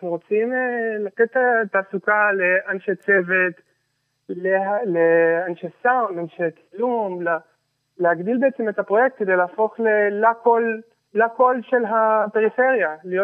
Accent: Ramat HaSharon, Tel Aviv District, Israel; אני גדלתי פה ברמת השרון, שזה כזה במטר מתל אביב

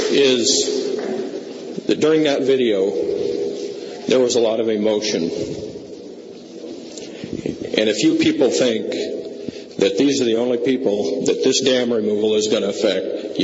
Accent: Oregon, United States; I'm from Grant County, Oregon.

